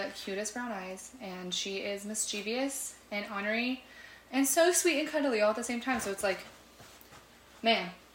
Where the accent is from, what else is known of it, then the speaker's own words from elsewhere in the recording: New Mexico, United States; now in Nashville, United States; Oh, we're from New Mexico.